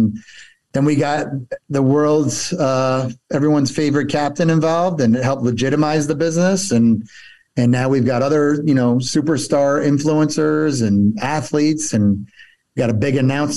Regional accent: New Jersey, United States; So I grew up in Northern New Jersey, and that's an area where, you know, people always say, I'd kill for you, or I'd die for you.

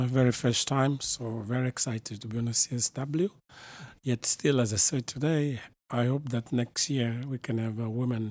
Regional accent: Mozambique; I'm from Mozambique.

